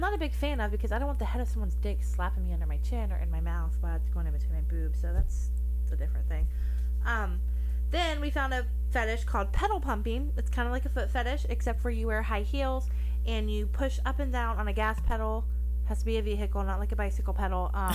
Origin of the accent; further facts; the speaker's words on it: Kentucky, United States; I'm from Kentucky, so that name is totally acceptable up there.